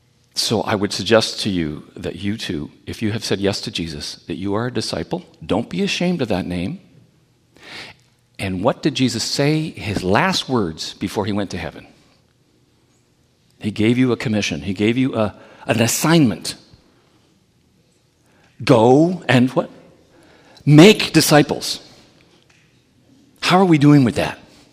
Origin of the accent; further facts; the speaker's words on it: Brooklyn, New York, United States; also born or lived in Sault Ste. Marie; I was born in Sault Ste. Marie and raised in Brooklyn